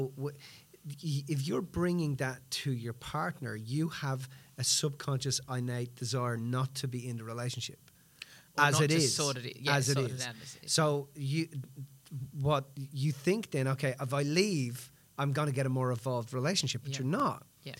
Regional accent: Dublin, Leinster, Ireland; You know, we come from Dublin, rough end of town.

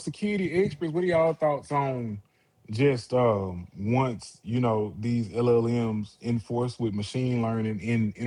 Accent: Memphis, Tennessee, United States; Listen, bro, I just recently started telling folks I'm from Memphis.

